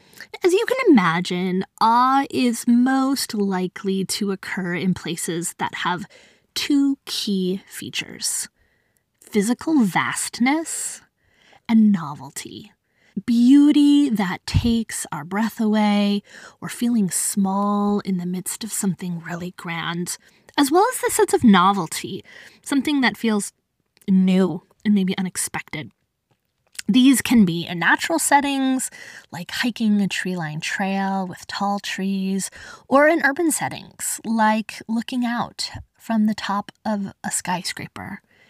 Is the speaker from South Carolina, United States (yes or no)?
no; Tucson, Arizona, United States; I grew up in Tucson, Arizona, in the heart of the desert.